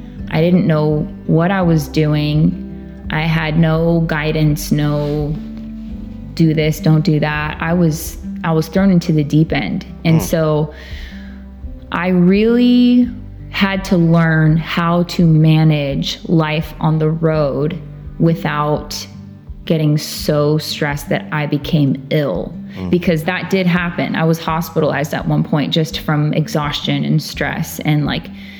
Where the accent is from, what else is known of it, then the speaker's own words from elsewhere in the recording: Chino, California, United States; now in Nashville, United States; And I grew up in Chino Valley.